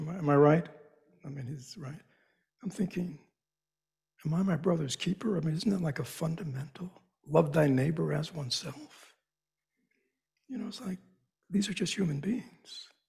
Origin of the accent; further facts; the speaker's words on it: United States; I'm an American, right? I should have a flag up here.